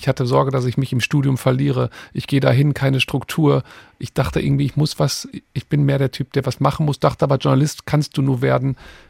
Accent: Witten, North Rhine-Westphalia, Germany; habe mein Abitur in Nordrhein-Westfalen, ich komme aus Witten, gemacht.

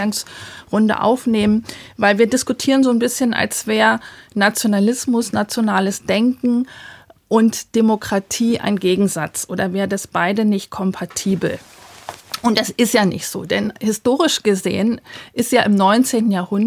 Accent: Bavaria, Germany; Ich komme aus Bayern

